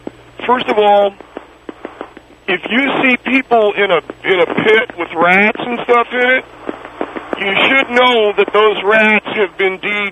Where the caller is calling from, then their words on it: Temple City, California, United States; I'm calling from Temple City.